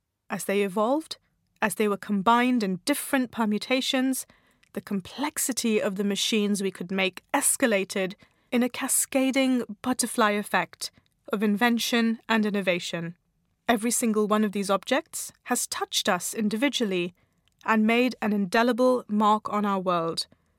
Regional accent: India; Growing up in India, I saw my television taken apart when the picture ended up with black lines across it.

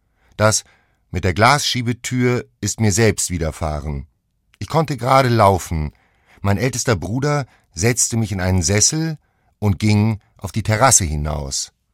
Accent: Homburg, Saarland, Germany; born there; in meiner Geburtsstadt, diesem Homburg im Saarland, mit 2 Jahren auf einem Dreirad

